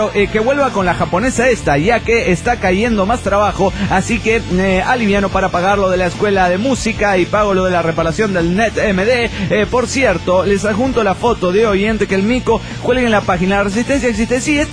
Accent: Delta, Colorado, United States; de Delta Colorado.

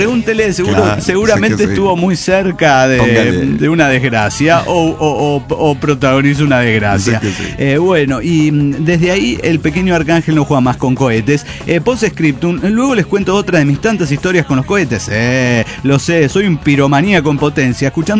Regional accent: San Luis Potosí, Mexico; de San Luis Potosí.

